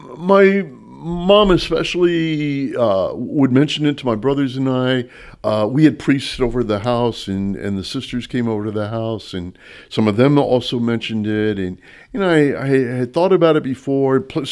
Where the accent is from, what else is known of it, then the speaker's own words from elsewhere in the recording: Logansport, Indiana, United States; I was born and raised in 1960 in Logansport, Indiana. I am the oldest of four boys